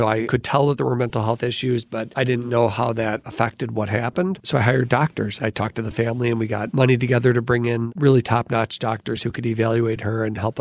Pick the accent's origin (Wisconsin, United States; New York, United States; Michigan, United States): Wisconsin, United States; Waukesha; And I am born and raised in Waukesha.